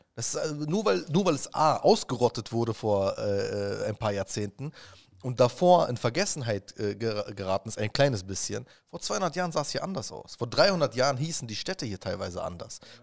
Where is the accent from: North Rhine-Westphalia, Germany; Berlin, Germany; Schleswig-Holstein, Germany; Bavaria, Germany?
Berlin, Germany; ich komme aus Gegenden in Berlin oder ich bin noch jeden Tag da, die nennt man in unseren Medien No-Go-Areas, Neukölln, Sonnenallee.